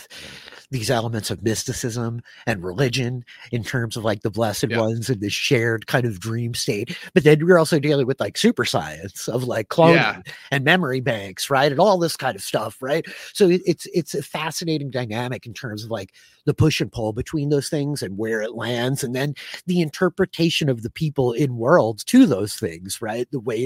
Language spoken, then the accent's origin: English; New York, United States; I mean, not to get like too morbid, but as a New Yorker, you know, it very much pulls me back to September 11th.